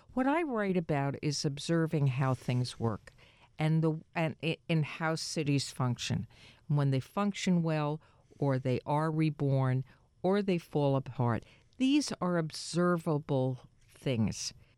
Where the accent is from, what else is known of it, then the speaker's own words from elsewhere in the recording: New York, United States; As somebody who was born and raised in New York and has been a New York booster for my already long life